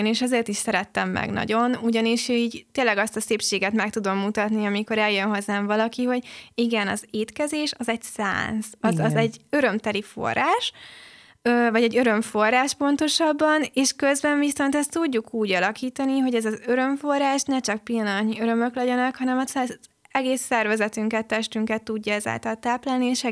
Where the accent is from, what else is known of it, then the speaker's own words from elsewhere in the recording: Hungary; hát magyarok vagyunk, egyértelmű, hogy eszünk.